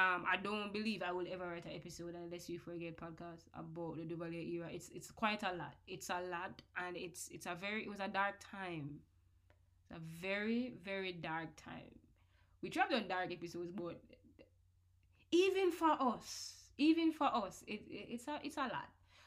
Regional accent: Jamaica; This is the Caribbean. You get me? As a Jamaican, we know this.

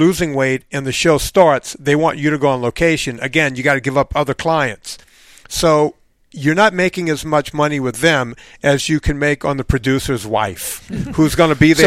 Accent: Louisiana, United States; Bob, I'm from Louisiana. I literally grew up on a bayou.

